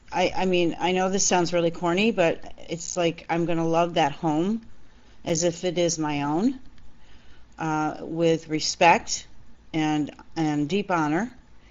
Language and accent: English; Cleveland, Ohio, United States; I was a in-house caterer at a synagogue in Cleveland, my hometown